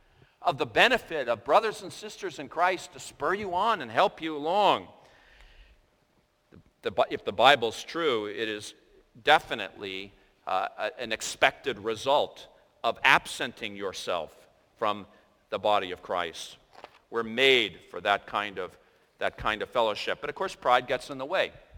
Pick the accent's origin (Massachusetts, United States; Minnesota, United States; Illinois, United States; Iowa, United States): Massachusetts, United States; Boston; we just say, well, I'm from Boston. You know, that's the way we are.